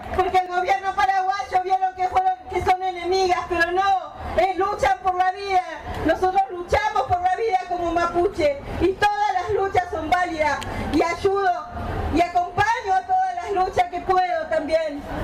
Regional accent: Cushamen, Chubut, Argentina; Soy de Cusamen. Mi comunidad es Currache. Soy de Cusamen. De vuelta al río, al paraje, Chubut.

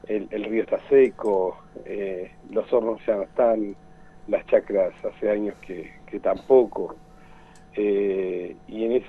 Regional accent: Bariloche, Río Negro, Argentina; yo nací acá en Bariloche, mi madre nació en Bariloche, he vivido toda la vida en esta zona

